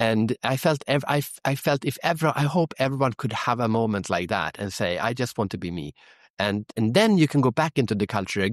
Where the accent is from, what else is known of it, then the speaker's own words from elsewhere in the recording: Sweden; English is a second language; also born or lived in Singapore; So I'm from Sweden and she's from the Philippines and we lived in Singapore.